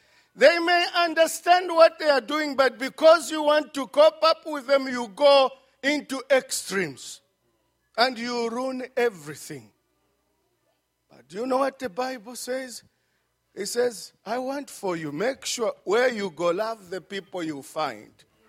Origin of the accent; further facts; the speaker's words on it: Zambia; English is a second language; From Zambia, when I speak, you can catch my accent. You know, that's not my language.